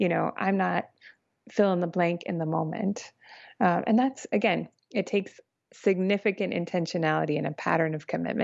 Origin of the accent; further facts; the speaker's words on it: Phoenix, Arizona, United States; And I grew up in Phoenix, Arizona. So huge difference between January in Phoenix and January in Chicago.